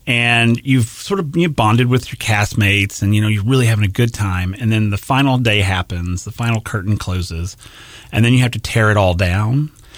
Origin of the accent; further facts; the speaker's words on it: Hempstead, Texas, United States; I grew up in a small town. I think my hometown was like 3,400 people.